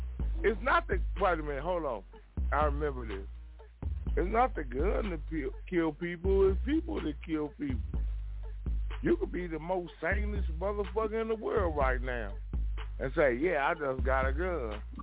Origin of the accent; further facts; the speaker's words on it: Los Angeles, California, United States; I'm from South Central. I'm from South Central. 75th and Central. I'm from South Central.